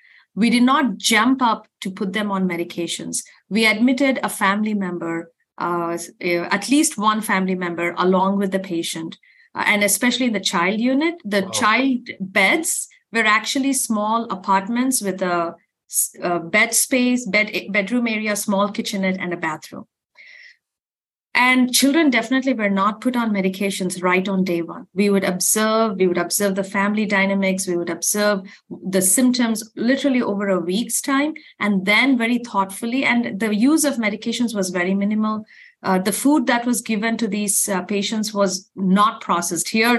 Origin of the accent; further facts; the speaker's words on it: India; I grew up in India